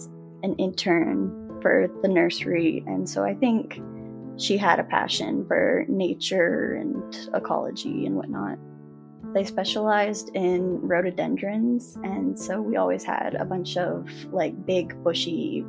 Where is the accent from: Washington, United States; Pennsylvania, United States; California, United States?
Washington, United States; Rochester; So I grew up in Rochester, Washington with them.